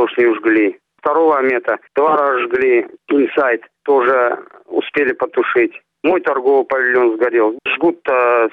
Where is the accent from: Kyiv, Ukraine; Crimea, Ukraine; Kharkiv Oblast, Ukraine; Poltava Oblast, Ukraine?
Crimea, Ukraine; Я из Крыма уеду, это моя родина. Я отсюда никуда не уеду.